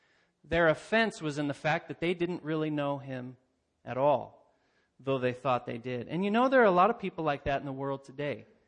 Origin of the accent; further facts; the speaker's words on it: Turner, United States; My hometown is Turner, not too far from here.